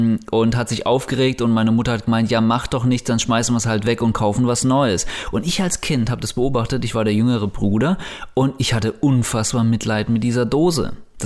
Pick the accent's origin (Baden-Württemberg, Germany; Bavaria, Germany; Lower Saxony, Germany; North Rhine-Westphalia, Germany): Bavaria, Germany; Kitzingen; Nee, ich komme aus Landkreis Kitzingen heißt das. Das ist eine Kleinstadt in der Nähe von Würzburg, also in Unterfranken.